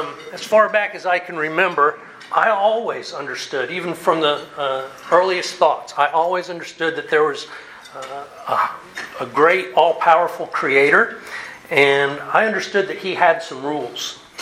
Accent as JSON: {"language": "English", "town": "Fort Lauderdale", "region": "Florida", "country": "United States", "tie": "born or raised there", "said": "In the summer of 1976, again, I grew up in Fort Lauderdale, and all my family was from the Chattanooga, Lakeview, Ringgold, Lafette area. And we vacationed up here."}